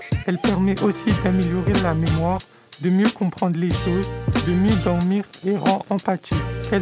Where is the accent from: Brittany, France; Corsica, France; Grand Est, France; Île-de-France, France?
Île-de-France, France; Mantes-la-Jolie; je viens de Mantes-la-Jolie et j'ai 15 ans.